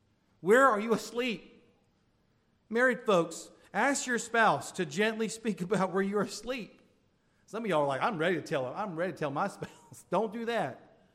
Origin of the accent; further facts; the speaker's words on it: Florida, United States; the church that I grew up in Florida